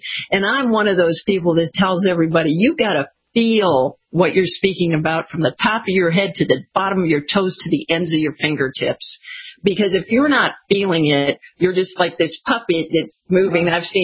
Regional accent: Michigan, United States; I'm from Michigan originally, did my undergraduate in Michigan.

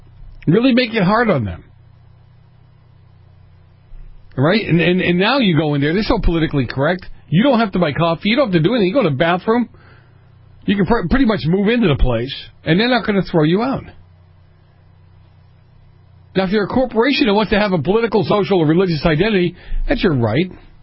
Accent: Boston, Massachusetts, United States; And when you look at this, in New England, in Boston, where I grew up

